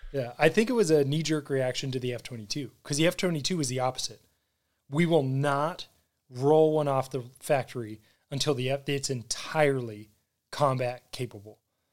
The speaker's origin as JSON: {"language": "English", "country": "United States", "said": "I'm American, yeah."}